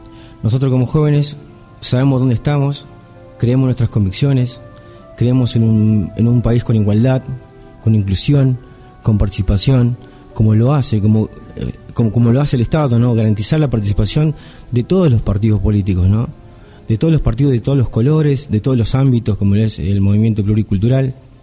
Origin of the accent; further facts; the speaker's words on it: Argentina; no solamente nos ha pasado a nosotros como argentinos